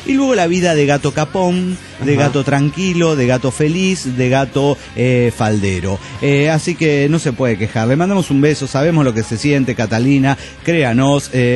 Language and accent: Spanish; Tlalnepantla, State of Mexico, Mexico; de Tlalnepantla.